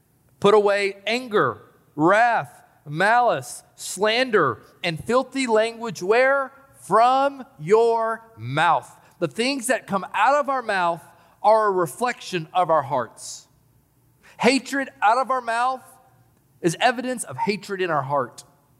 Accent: Knoxville, Tennessee, United States; But still, I know that growing up in South Knoxville, Tennessee, I experienced all sorts of racism. I grew up around racist people.

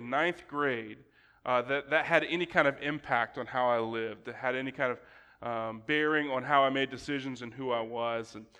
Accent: Tallahassee, Florida, United States; I was born in Tallahassee, Florida. I lived my whole life there all the way till I graduated high school.

